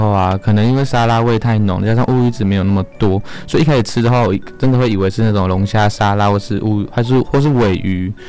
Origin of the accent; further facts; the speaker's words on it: Nantou County, Taiwan; 我的家乡。